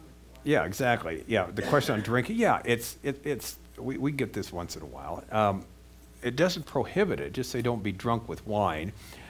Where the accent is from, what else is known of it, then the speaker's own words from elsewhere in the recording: United States; I come from America. When I was a teenager, you drank to get drunk.